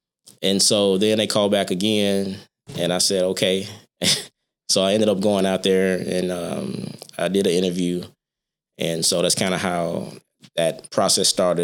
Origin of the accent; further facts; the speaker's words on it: Hernando, Mississippi, United States; So I'm originally from Hernando, Mississippi. I'm from a small fraction in the county area called Dark Corner.